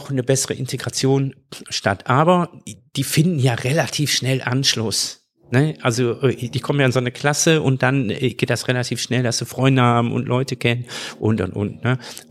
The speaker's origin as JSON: {"language": "German", "town": "Oberhausen", "region": "North Rhine-Westphalia", "country": "Germany", "tie": "born or raised there", "said": "Also meine Heimat ist auch Oberhausen, ja, und ich bin auch hier und meine Familie natürlich hier und alles. Also deshalb ist das schon auch meine Heimat."}